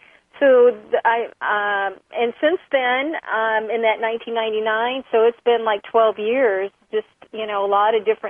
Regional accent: Midwest, United States; I was raised in the Midwest and in a very small town, and, you know, I just never felt like I fit in.

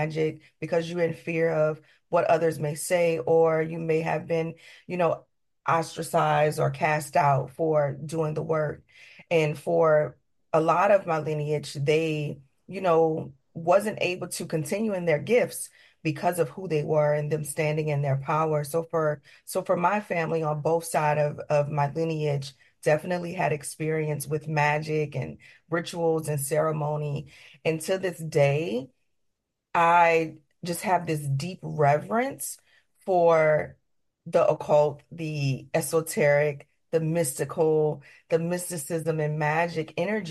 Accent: New Orleans, Louisiana, United States; so many different cultural experiences that I experienced growing up in New Orleans, Louisiana, which is a melting gumbo pot of magic, mysticism.

